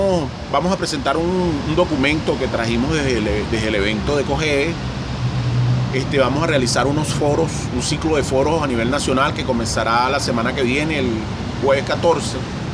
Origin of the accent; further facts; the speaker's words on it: Caracas, Capital District, Venezuela; Soy de la Parroquia del Recreo, de las Mesas Técnicas de Telecomunicación del Corredor Boyacá.